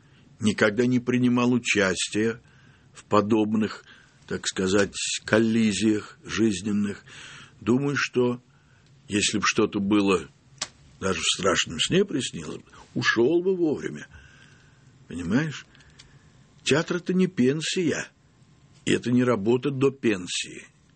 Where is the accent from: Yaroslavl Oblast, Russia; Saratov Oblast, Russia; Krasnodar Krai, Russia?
Saratov Oblast, Russia; Saratov; может, от того, что я из провинции, из Саратова, из семьи хорошей, порядочной, что ли, да?